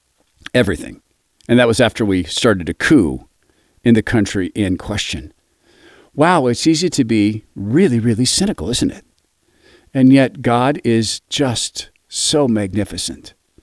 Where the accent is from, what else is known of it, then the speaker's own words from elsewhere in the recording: Idaho, United States; Even in my home state of Idaho, thought of as very conservative.